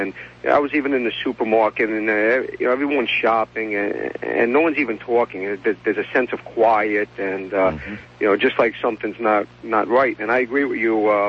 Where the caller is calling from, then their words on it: New York, United States; Yeah, I'm calling up from Westchester County.